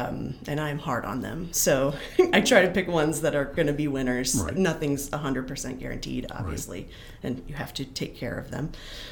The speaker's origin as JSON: {"language": "English", "region": "Wisconsin", "country": "United States", "lives_now": "Nashville, United States", "said": "I'm from Wisconsin. So I grew up, you know, it's prairie land."}